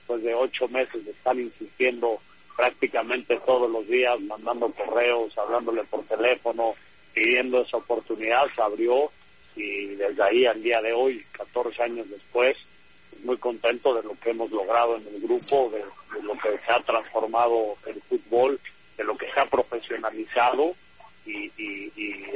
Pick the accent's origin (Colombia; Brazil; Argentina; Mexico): Mexico; yo soy de México